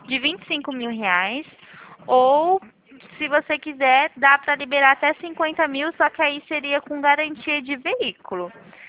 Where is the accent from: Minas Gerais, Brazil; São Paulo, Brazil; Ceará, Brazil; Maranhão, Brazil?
São Paulo, Brazil; Presidente Prudente; também sou aqui de Prudente.